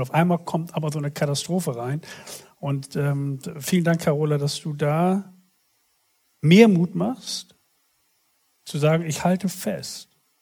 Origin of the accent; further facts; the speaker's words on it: Bremen, Germany; also bei uns in Bremen, da sieht man schon am Mittwoch, wer Samstag zu Besuch kommt, weil alles so flach ist.